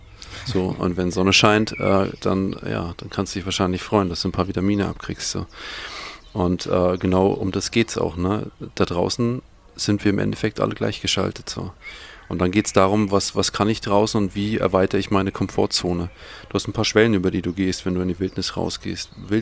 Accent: Bavaria, Germany; Ich bin ein Franke, das ist voll schwierig.

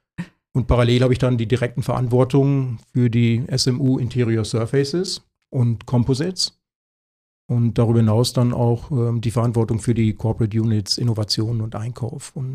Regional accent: North Rhine-Westphalia, Germany; Ja, ich bin im Münsterland groß geworden, sind so ungefähr 400 Kilometer nördlich von hier.

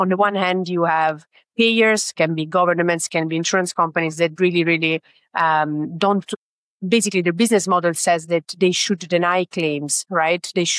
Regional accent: Italy; English is a second language; I'm Italian originally. I am not Indian at all.

